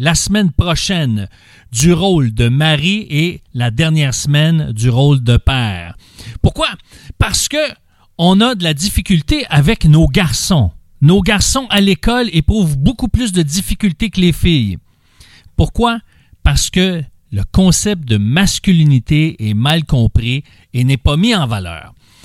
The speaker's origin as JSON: {"language": "French", "region": "Quebec", "country": "Canada", "said": "Mais chez nous, au Québec, c'est plus qu'un tonton."}